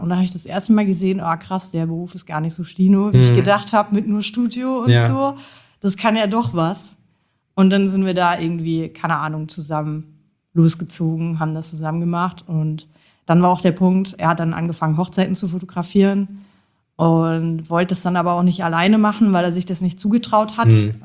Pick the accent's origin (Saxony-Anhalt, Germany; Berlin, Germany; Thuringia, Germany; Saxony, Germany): Thuringia, Germany; Jena; Ja, also ich komme auch aus Jena